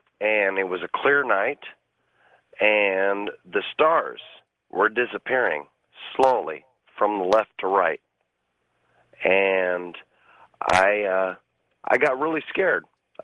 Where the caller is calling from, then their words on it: Vancouver, Washington, United States; Vancouver, Washington.